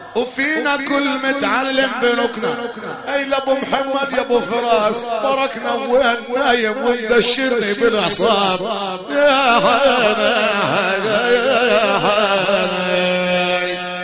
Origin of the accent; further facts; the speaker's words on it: Northern District, Israel; ان الفخر الجزيل اجينا من الجليل هذا البلد الشامخ الابي العلي